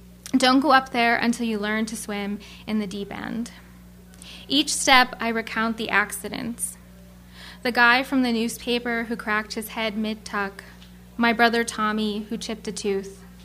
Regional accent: Pottsville, Pennsylvania, United States; It's a term used in where I grew up in Pottsville, Pennsylvania.

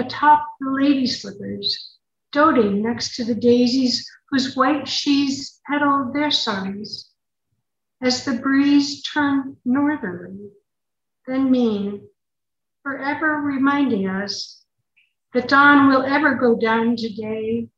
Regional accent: Boston, Massachusetts, United States; So I grew up in Boston, and one of the big stores in downtown Boston was Filene's.

